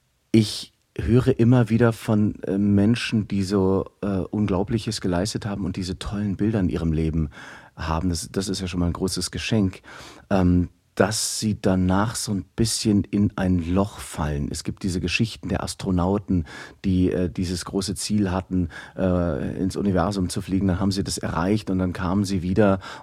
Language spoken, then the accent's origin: German; Aachen, North Rhine-Westphalia, Germany; born there; Ich bin hier in Aachen geboren.